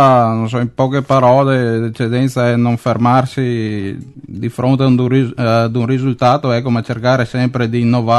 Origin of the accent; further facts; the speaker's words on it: Legnago, Veneto, Italy; vengo da Legnago